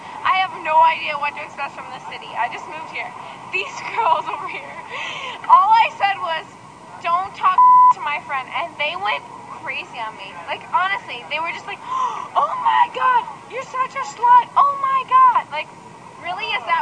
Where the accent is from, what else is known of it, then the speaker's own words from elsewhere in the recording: Cleveland, Ohio, United States; Like, I'm a real person. I'm from Cleveland, Ohio.